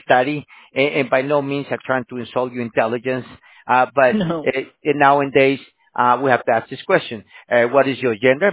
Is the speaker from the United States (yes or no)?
no; El Salvador; I'm from El Salvador originally.